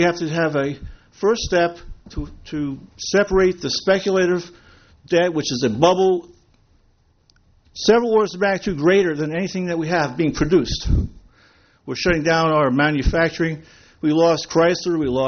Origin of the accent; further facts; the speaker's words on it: Wilmington, United States; I'm from Wilmington.